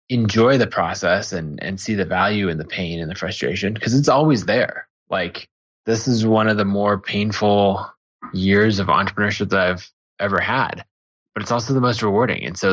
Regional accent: Idaho, United States; Yep. I grew up maybe 45 minutes outside of the city, up in the mountains, and went to school at Boise State.

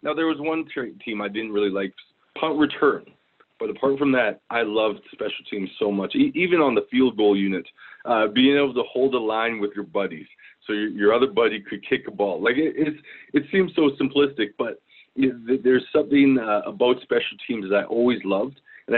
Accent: Canada; Obviously Mike Pringle, Mike Clemens. It was it was cool to see them play and dominate. And then looking south, seeing Barry Sanders and Eddie George.

